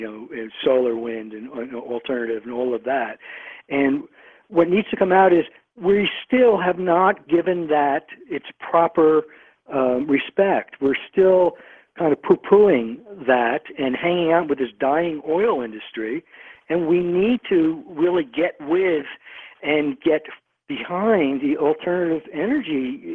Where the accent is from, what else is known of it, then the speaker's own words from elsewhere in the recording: New Jersey, United States; He's from New Jersey, my home state.